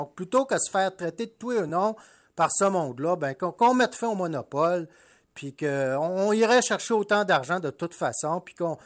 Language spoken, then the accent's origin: French; Saguenay, Quebec, Canada; Moi, je sais que je suis tannant avec ça, mais je viens du Saguenay.